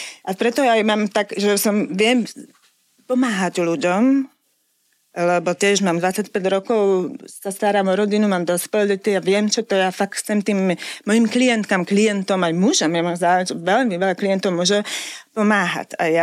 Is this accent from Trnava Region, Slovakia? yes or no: yes; Hrnčiarovce nad Parnou, Trnava Region, Slovakia; ja som z Trnavy. Konkrétne z Hrnčiaroviec. A to ja som na to hrdá, že tak rozprávam